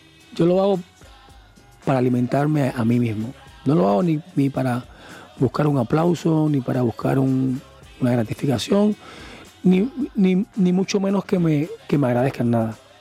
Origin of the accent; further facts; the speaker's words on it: Cuba; como cubano, decir, si puedo luchar por ellos, lo voy a hacer siempre, hasta el día que me vaya.